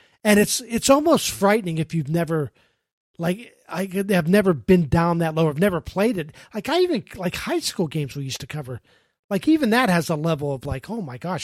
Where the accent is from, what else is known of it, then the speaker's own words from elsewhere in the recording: Pittsburgh, Pennsylvania, United States; When I was growing up in Pittsburgh, I loved the Steelers.